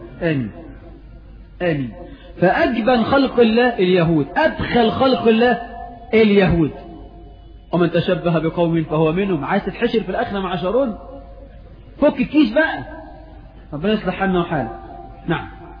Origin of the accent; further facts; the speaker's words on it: Egypt; حتى احنا كمصريين لما تلاقي واحد بخيل قوي